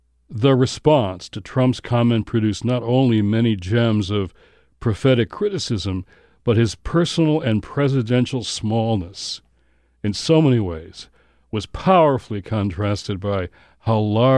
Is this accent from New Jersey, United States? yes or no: no; Detroit, Michigan, United States; I grew up in Motown